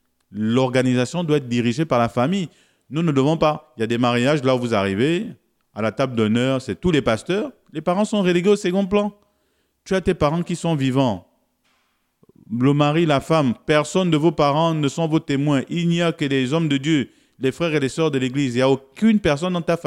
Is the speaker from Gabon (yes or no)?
yes; Gabon; chez nous au Gabon, on prend la femme